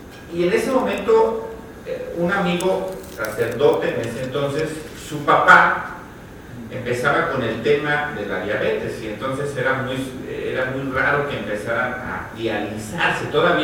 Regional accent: Mexico

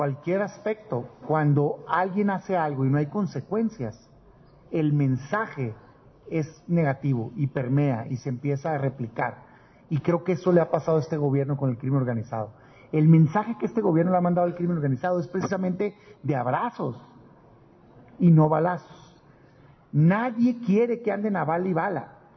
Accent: Mexico; ¿qué creen que somos los mexicanos?

